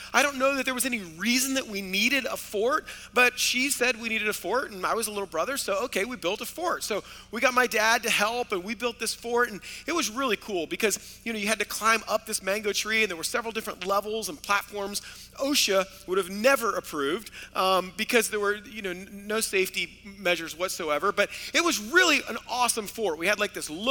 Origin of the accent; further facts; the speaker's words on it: Florida, United States; I grew up in South Florida, and I remember in our backyard we had this huge mango tree